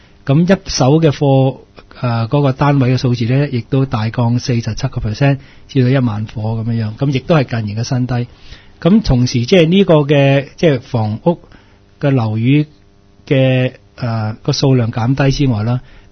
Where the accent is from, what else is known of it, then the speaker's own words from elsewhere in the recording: Hong Kong; 作为一个香港人咧，有阵时我都觉得咧，即系香港人都几阴功嘅